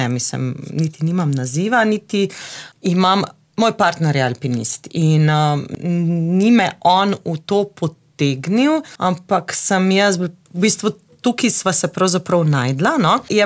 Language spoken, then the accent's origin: Slovenian; Zagorje pri Pivki, Littoral–Inner Carniola, Slovenia; Doma sem iz Zagorja, pri Pivki, ponosna Zagorka. Tako da tudi kjerkoli sem, zmerom povem, da sem doma iz Zagorja pri Pivki in da sem v bistvu Zagorka oziroma Pivčenka za tiste, ki ne vejo.